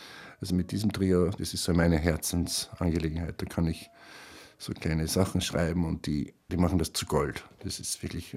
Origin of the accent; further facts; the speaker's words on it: Upper Austria, Austria; ich komme aus Oberösterreich